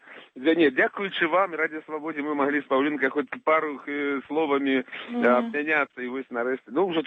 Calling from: Minsk, Belarus; привітання з Мінську.

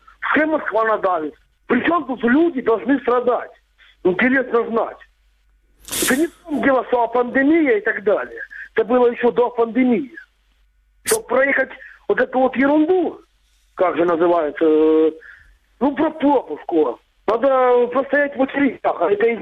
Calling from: Luhansk Oblast, Ukraine; Я с Троицкого района.

